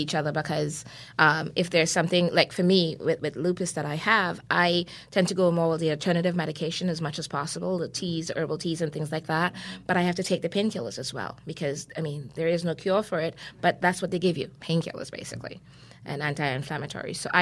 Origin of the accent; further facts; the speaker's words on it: Canada; My mom is extremely, extremely Christian. We're from Canada.